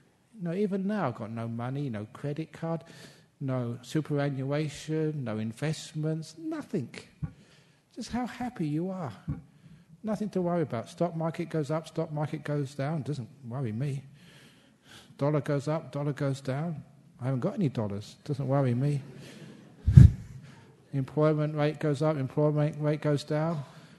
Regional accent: England, United Kingdom; I was born in English. English are always eccentric.

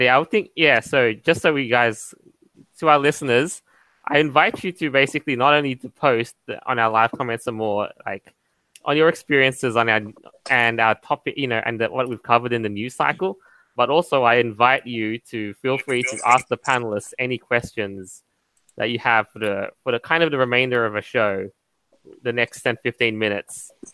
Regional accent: Indonesia; on like in my home country, Indonesia, literally sells a lot of, you know, bootlegged stuff like Photoshop, music.

